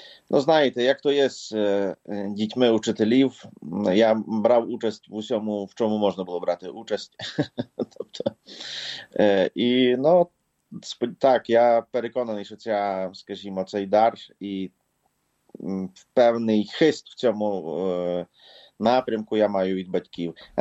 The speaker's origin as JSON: {"language": "Ukrainian", "town": "Klynove", "region": "Khmelnytskyi Oblast", "country": "Ukraine", "tie": "born there", "said": "Я народився в селі Клинове, недалечко від городка Подільського і від такого містечка як Шатанів. Історична назва цього села Скотиняне, вона була змінена в 1968 році, якщо не помиляюсь."}